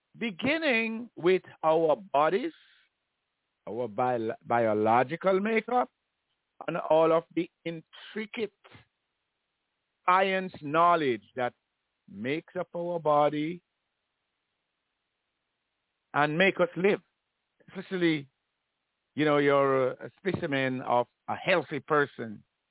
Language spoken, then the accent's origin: English; Jamaica; Think of how confused of, let's say, I'm Jamaican.